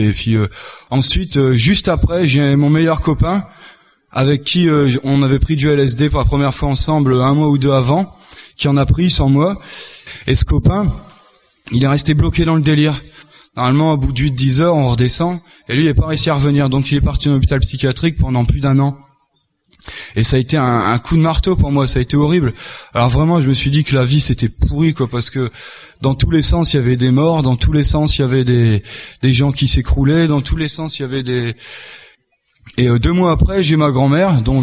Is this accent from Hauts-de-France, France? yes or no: yes; Lille, Hauts-de-France, France; J'ai passé mon enfance à Lille sans mon père. C'est ma grand-mère qui m'a élevé. C'était une dame qui croyait en Dieu, qui avait vraiment la foi.